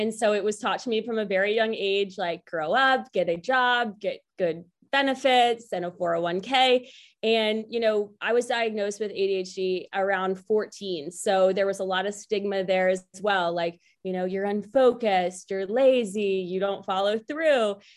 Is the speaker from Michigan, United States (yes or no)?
no; Philadelphia, Pennsylvania, United States; Hi, everybody. I am from Philadelphia, Pennsylvania